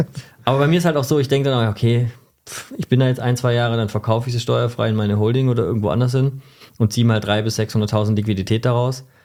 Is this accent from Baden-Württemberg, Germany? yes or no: yes; Stuttgart, Baden-Württemberg, Germany; weil ich komme aus Stuttgart.